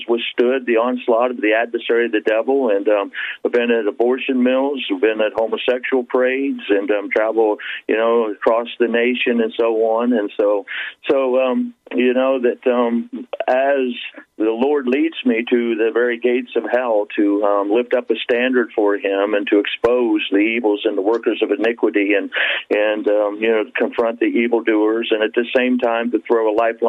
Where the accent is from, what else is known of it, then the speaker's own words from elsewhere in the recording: Warsaw, Ohio, United States; I'm in Warsaw, Ohio. It's my hometown. It's where I was born and raised.